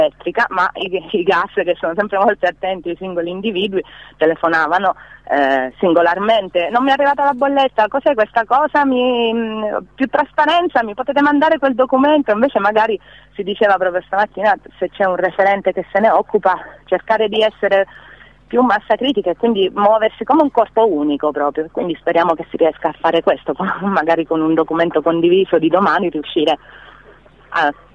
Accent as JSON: {"language": "Italian", "town": "Teramo", "region": "Abruzzo", "country": "Italy", "lives_now": "Bologna, Italy", "said": "Sì, io sono di Teramo, quindi vivo a Bologna"}